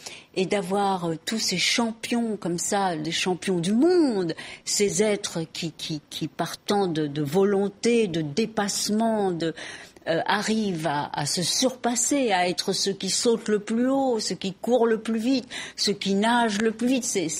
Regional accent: Mexico; also born or lived in United States; now in France; je suis américaine de naissance et puis élevée au Mexique. Mais la France a été mon pays d'accueil. Bon, mes parents étaient français.

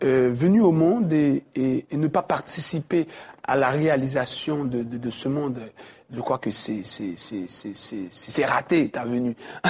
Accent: Haiti; en tant que Haïtien, je viens d'un pays où les choses ne sont pas toujours très très bien, vous le savez.

